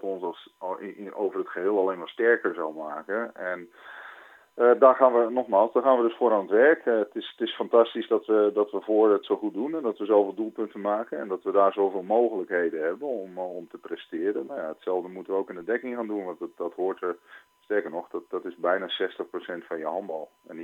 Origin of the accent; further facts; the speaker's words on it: Amersfoort, Utrecht, Netherlands; Maar ik kom uit Amersfoort. Ik heb ook enige vorm van nuchterheid.